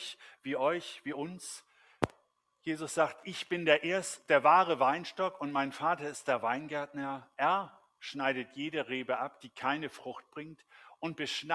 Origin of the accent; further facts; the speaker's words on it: Germany; first language German; Selbst als Deutscher würde ich sagen, ich beherrsche nicht die deutsche Sprache oder die deutsche Rechtschreibung bis in alle Kleinigkeiten.